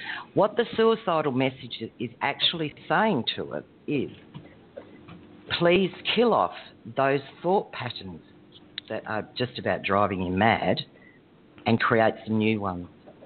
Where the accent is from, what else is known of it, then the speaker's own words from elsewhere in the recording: Western Australia, Australia; Well, yes, I'm from Western Australia in Australia. I'm from a farming background, actually.